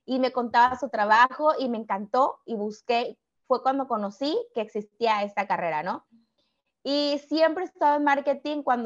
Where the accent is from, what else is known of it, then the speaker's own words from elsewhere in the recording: Veracruz, Mexico; Pues mira, yo soy veracruzana y tengo muchos amigos que tienen inmobiliarias que empezaron desde cero.